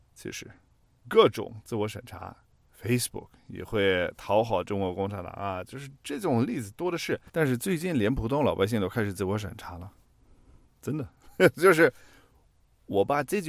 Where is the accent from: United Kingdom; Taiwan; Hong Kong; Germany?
Germany; Chinese is a second language; 我作为一个德国人